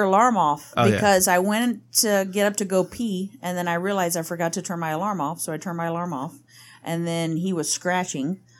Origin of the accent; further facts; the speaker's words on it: United States; I'm American.